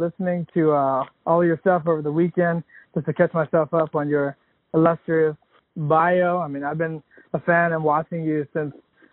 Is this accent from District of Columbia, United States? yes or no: yes; Washington, District of Columbia, United States; now in Los Angeles, United States; I'm originally from Washington, D.C., Maryland area.